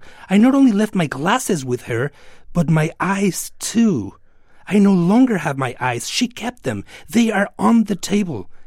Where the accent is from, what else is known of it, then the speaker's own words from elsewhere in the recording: Mexico; I'm from Mexico